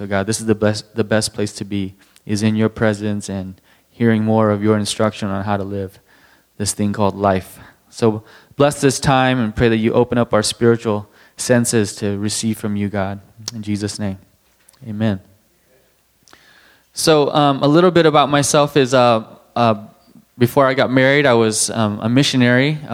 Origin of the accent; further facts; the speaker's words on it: Albuquerque, New Mexico, United States; Growing up in Albuquerque, it was I didn't get a lot of what I needed from my parents.